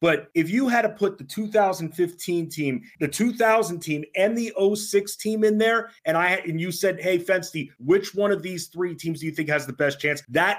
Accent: New York, United States; growing up in New York, where I grew up on Long Island on the North Shore, everyone's a Yankee fan.

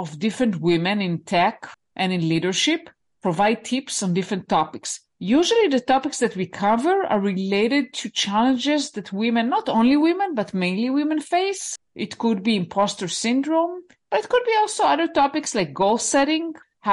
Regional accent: Israel; I live in Israel. That's my home country.

